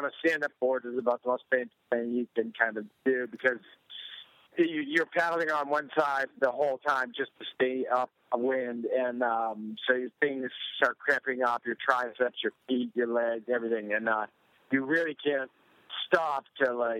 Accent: Plymouth, Massachusetts, United States; I'm from Plymouth, Massachusetts

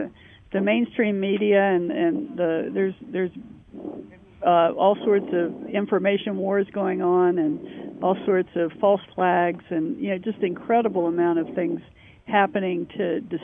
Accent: United States; growing up in America, you really don't realize how war-torn the world is.

